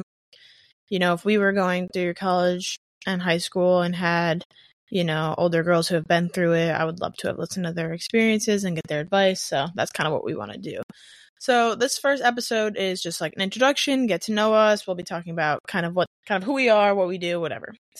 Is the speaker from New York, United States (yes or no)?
yes; Vestal, New York, United States; I grew up in Vestal, played soccer my whole life